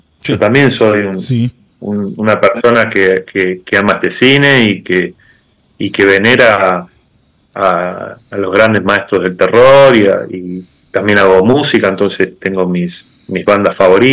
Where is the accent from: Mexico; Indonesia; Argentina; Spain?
Argentina; como argentino, el orgullo argentino es y el asado.